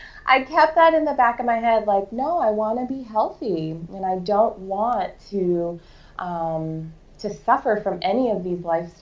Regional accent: Boston, Massachusetts, United States; I grew up in Boston, so I was a city girl, not really being on a farm and knowing where my food came from.

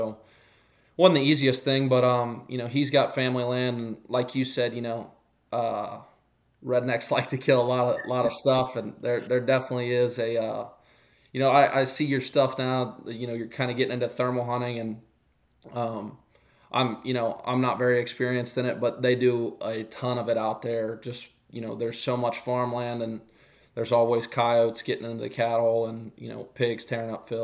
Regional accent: Ohio, United States; right now I'm living where I grew up in Southwest Ohio, super suburban area

